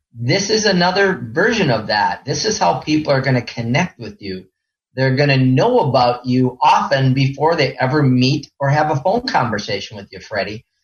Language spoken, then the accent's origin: English; Midwest, United States; I grew up in the Midwest of 1 of 8 children, and I wasn't supposed to talk about myself.